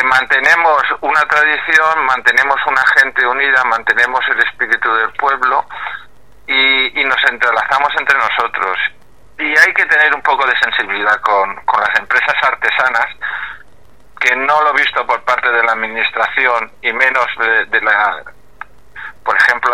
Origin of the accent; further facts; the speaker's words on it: Valencian Community, Spain; tenemos que valorar lo que somos los valencianos y los que somos los españoles en general